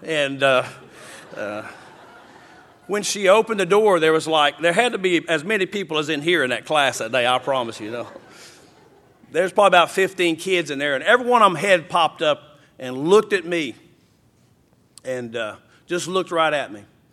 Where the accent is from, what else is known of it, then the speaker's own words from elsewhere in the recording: Grant, Oklahoma, United States; also born or lived in Paris, Texas / West Texas; I'm actually from Grant, really. I say Hugo because that's a big city. It's 5,000 people. Grant's about 200.